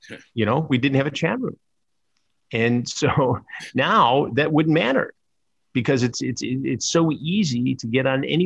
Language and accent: English; Detroit, Michigan, United States; Yeah, no, I'm from Detroit. I mean, great place to be a reporter, great place to live